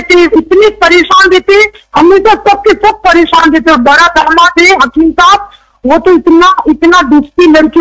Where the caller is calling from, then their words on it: Mumbai, Maharashtra, India; میں بامبے سے بول رہی ہوں.